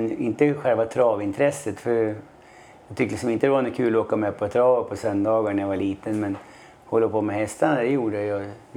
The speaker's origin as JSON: {"language": "Swedish", "town": "Sundsvall", "region": "Västernorrland County", "country": "Sweden", "said": "jag är från Sundsvall då. 3 mil utanför Sundsvall. Och min pappa var jordbrukare, eller skogsbonde kan man säga."}